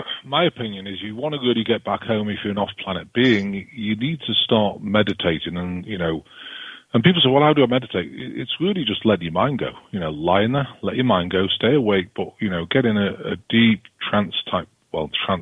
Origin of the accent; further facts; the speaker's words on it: United Kingdom; You know, I'm British. I'm a little OCD and everything else.